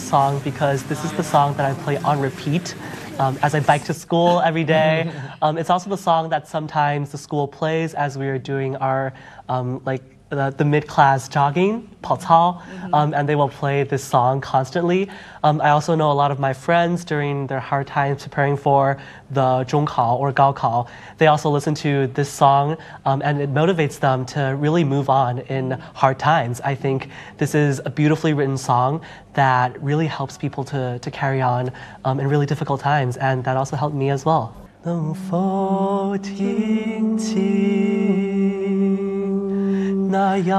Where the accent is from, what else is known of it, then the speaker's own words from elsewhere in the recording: Beijing, China; moved away as an adult; I grew up in Beijing for 18 years until I went to college